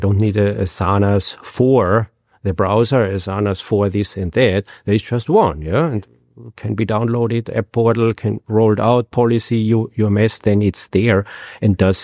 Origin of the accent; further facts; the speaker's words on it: Austria; English is a second language; I mean, I grew up in Austria. Yeah? My way of using the English language is different than your way of using the English language.